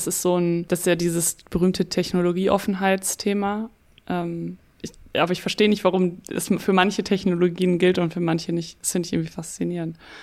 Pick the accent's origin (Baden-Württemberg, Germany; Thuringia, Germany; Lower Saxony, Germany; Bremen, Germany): Lower Saxony, Germany; du kannst ja sehr weit gucken in Ostfriesland, weil es gibt da keine Berge, gibt es halt immer Windräder.